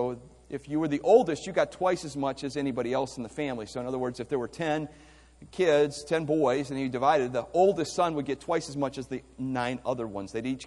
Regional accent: Ohio, United States; I come from Northeast Ohio. We have all the seasons.

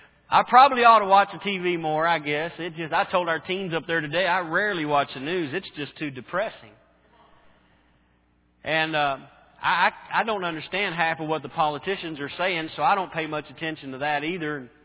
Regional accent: United States; I'm concerned as an American, but as a Christian, that far outweighs being an American.

